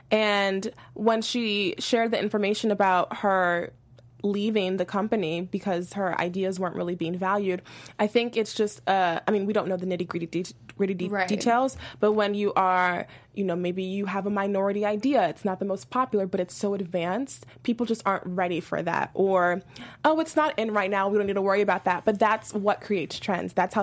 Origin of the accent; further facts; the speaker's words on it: Prince George's County, Maryland, United States; Well, thankfully for me, I grew up in the DMV area. I'm from Maryland, PG County, so right outside D.C.